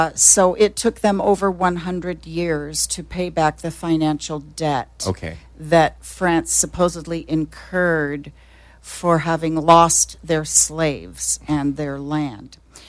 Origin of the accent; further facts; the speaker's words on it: Laguna Beach, California, United States; So Laguna's my hometown, and I've just always been here. I have a business here, and so I'm a Lagoonian